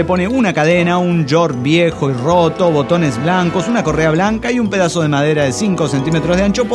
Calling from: Toluca, State of Mexico, Mexico; de Toluca, México.

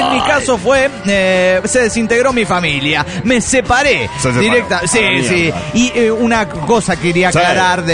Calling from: Tijuana, Baja California, Mexico; de Tijuana, México.

